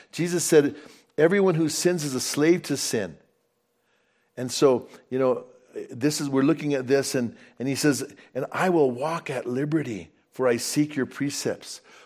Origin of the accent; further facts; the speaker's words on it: Bernalillo, New Mexico, United States; I grew up afraid of hippies, and I didn't like hippies growing up, because when I grew up in Bernalillo, there was a big hippie colony up from Bernalillo in Placitas